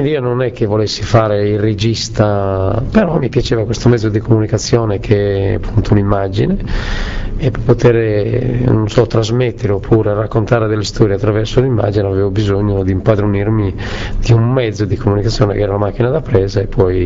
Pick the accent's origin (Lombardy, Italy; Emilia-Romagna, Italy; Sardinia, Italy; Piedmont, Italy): Sardinia, Italy; perché la Sardegna la conosco, ma appartiene, io sono sardo, conosco bene quella realtà, per esempio agropastorale